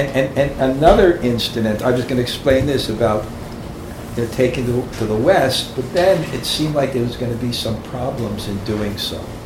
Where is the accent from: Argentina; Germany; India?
India; English is a second language; I felt, I'm going to say honestly, like my fortune of growing up in India in Krishna consciousness for like 40 years